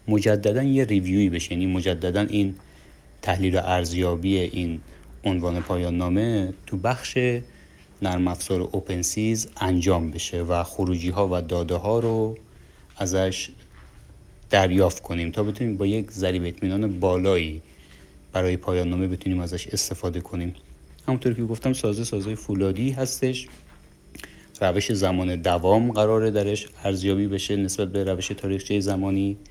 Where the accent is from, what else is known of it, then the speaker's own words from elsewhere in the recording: Mazandaran, Iran; ما یه پروژه پایان نامه برای مقطع فوق لیسانس داریم تو دانشگاه صنعتیمون در بابل، اهل مازندران هستیم.